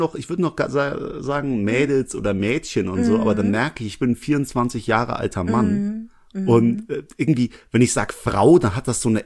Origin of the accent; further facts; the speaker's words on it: Langweiler, Rhineland-Palatinate, Germany; Ich komme ja aus Langweiler, da wohne ich